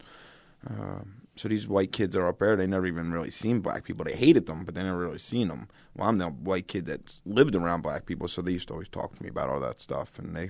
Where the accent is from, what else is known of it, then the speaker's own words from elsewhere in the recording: Philadelphia, Pennsylvania, United States; I grew up in South Philadelphia in a very kind of Irish Catholic ghetto.